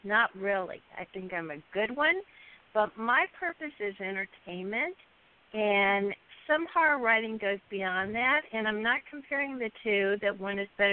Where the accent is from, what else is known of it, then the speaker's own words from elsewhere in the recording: the South, United States; I'm from the South.